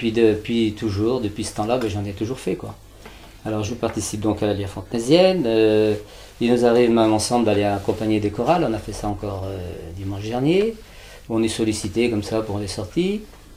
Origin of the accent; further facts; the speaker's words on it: Saint-Hilaire-des-Loges, Pays de la Loire, France; born there; Alors moi, je suis né en 35, donc j'ai 70 ans cette année, et je suis né donc là à Saint-Hilaire-des-Loges.